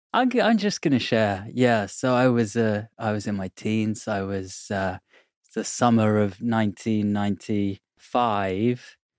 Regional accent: Bournemouth, South West England, United Kingdom; And I was in my hometown of Bournemouth, and it all happened there.

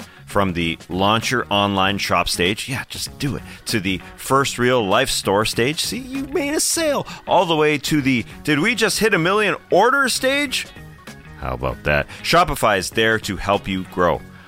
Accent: Canada; As a Canadian, I can't believe that.

